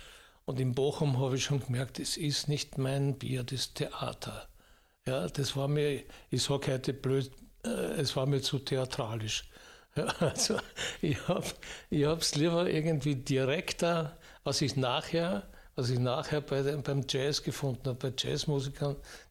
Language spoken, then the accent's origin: German; Austria; am Anfang habe ich auch den Eurocup in der Schweiz gespielt, den Schweizer Eurocup als Österreicher.